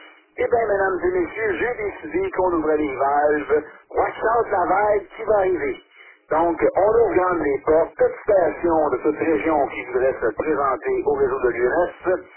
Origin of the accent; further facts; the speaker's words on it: Laval, Quebec, Canada; j'ai grandi à Auville d'Auteuil sur l'île Jésus. Et aller jusqu'à peu près 30 ans, je m'amusais à dire que j'habitais sur l'île Jésus à l'île d'Auteuil.